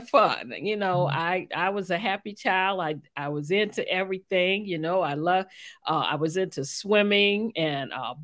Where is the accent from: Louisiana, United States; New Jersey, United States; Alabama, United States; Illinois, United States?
Louisiana, United States; New Orleans; now in Maryland, United States; Well, I am actually from New Orleans, Louisiana.